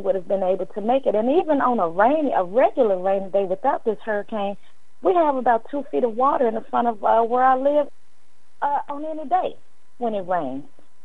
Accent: Memphis, Tennessee, United States; because I'm from Memphis, Tennessee, so we don't have hurricanes and all of that.

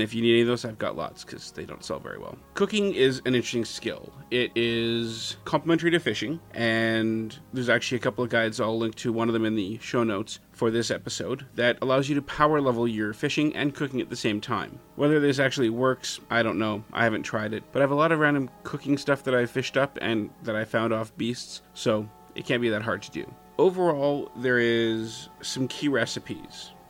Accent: Winnipeg, Manitoba, Canada; my hometown team, the Winnipeg Blue Bombers, played in the CFL's East semifinal today in Winnipeg

